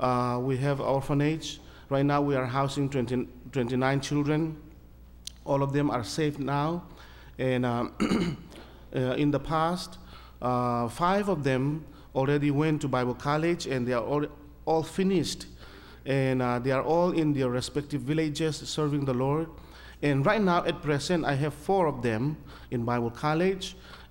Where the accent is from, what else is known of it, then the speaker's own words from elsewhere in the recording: Myanmar; I come from Burma. It is called now Myanmar.